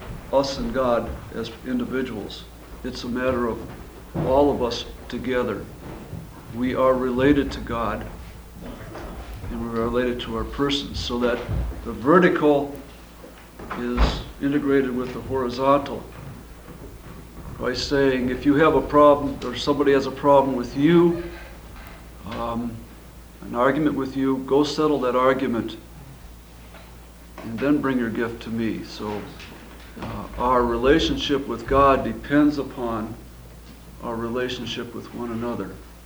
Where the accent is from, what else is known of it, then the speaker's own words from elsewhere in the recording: Cleveland, Ohio, United States; I'm from Cleveland, Ohio, and spent most of my life there.